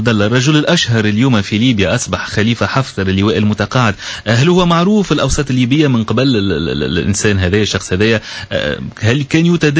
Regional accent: Tunisia; على بلادنا تونس؟

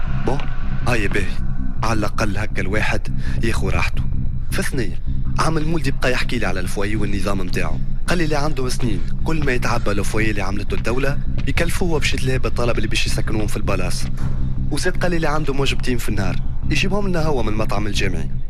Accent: Nabeul, Nabeul Governorate, Tunisia; يا معلم أنا من نابل والفاك في معناتها كل جمعة سفرة وتعب

